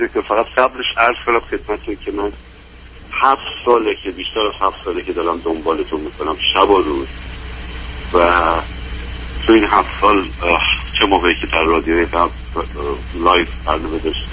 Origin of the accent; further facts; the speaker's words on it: Iran; moved away as an adult; now in United States; حدود 8 ساله که به اتفاق همسرم ما از ایران آمدیم به امریکا. من حدود 53 سالمه